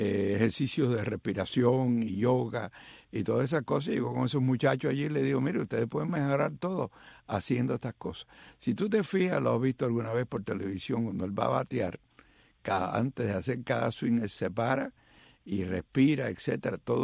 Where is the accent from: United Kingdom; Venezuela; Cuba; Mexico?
Cuba; como buenos cubanos